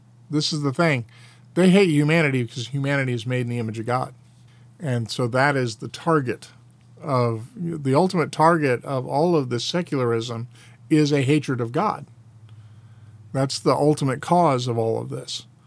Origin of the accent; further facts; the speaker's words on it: Frenchtown, United States; my childhood home, the house that I grew up in Frenchtown that mom and dad sold in the early 90s.